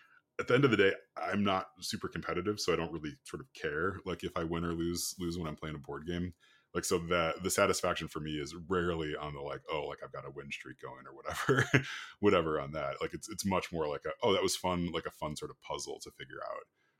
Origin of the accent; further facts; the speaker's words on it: Illinois, United States; So I grew up in the Midwest. I grew up in Illinois in the suburbs of Chicago.